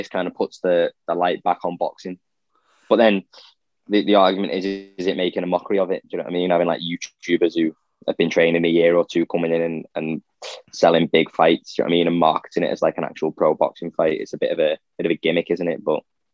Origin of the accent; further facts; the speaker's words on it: Ireland; I know you probably won't like me for that, being Irish, but...